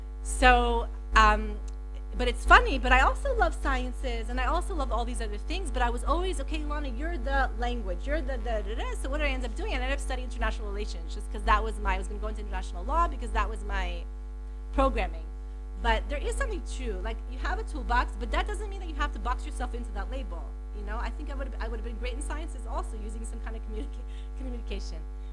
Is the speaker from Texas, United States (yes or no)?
no; Piedmont, California, United States; I grew up in Piedmont, which is like a little tiny city.